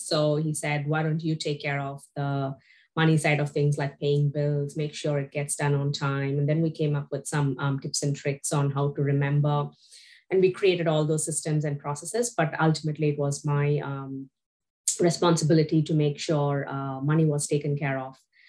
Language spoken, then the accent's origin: English; India; moved away as an adult; now in Melbourne, Australia; Yeah, so I come from India. I grew up, I studied in India. I was there for nearly 25 years.